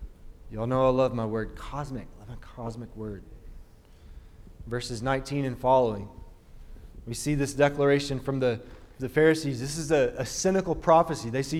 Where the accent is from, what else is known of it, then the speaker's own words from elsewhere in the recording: Alabama, United States; Now, you guys know that I'm from Alabama. In Alabama, there's a sport.